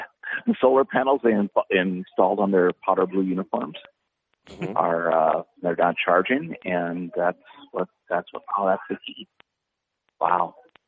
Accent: Minnesota, United States; When we're all from Minnesota, that's weird.

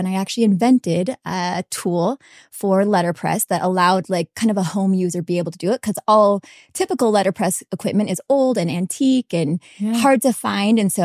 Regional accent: Colfax, Washington, United States; now in Utah, United States; I am the oldest of eight kids. I grew up in Washington, but have lived here, Washington State.

